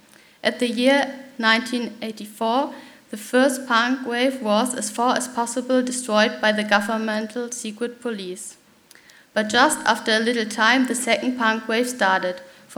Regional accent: Hamburg, Germany; I'm from Hamburg, Germany. At the moment, I'm studying history of arts and German language and literature at the University of Hamburg.

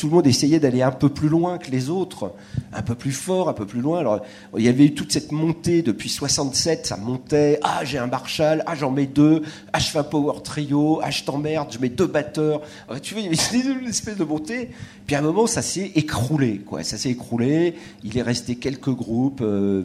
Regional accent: France; si tu disais, moi je suis français

